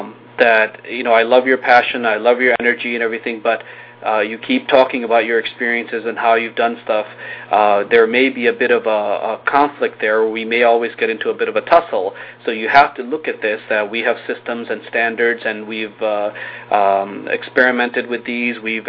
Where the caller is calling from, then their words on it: Wallingford, Connecticut, United States; I'm at our headquarters in Wallingford, Connecticut.